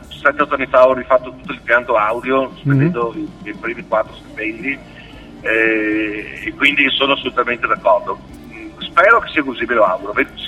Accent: Cittadella, Veneto, Italy; noi siamo veneti, Cittadella, quindi siamo a pochi chilometri di distanza

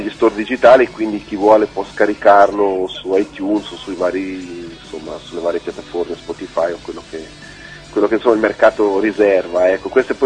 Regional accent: Aquila, Ticino, Switzerland; io sono un cantautore svizzero-italiano, sono nato in Ticino, vengo da un piccolo villaggio che si chiama Aquila, che sta in cima alla Valle di Blenio

